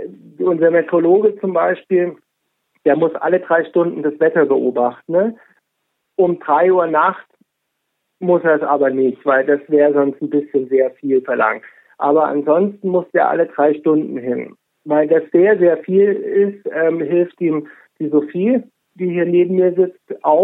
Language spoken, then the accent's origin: German; Munich, Bavaria, Germany; das mir als Münchner sehr gut schmeckt, muss ich sagen